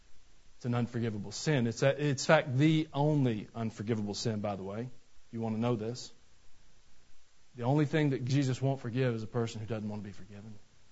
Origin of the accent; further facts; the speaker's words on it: Georgia, United States; moved away; I mean, I grew up in Georgia. Y'all know what Georgia has? Georgia red clay.